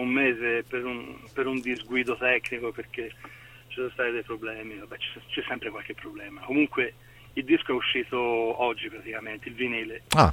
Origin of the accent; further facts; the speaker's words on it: Florence, Tuscany, Italy; A Firenze, siamo a Firenze, siamo di Firenze, ma non ci vogliono.